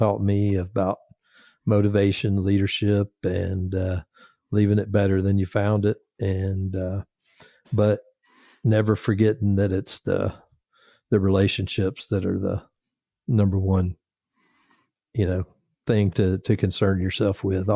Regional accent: Conyers, Georgia, United States; So I started at my local department, where I grew up in Conyers, and, stayed there about 7 years and then ended up going to the city of Atlanta in 92 and doing 30 years there.

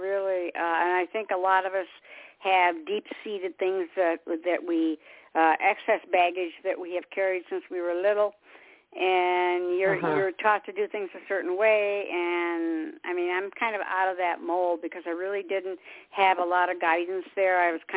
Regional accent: Detroit, Michigan, United States; I'll put my headphones on, and I'm from Motown, I'm from Detroit, and I put on all my music

